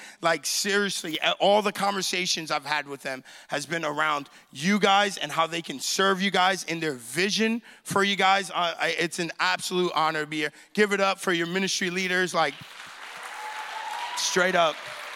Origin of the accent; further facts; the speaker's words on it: New York, United States; now in Springfield, United States; I'm originally, although I live in Springfield, Missouri now, but I'm originally from New York. New York in the house.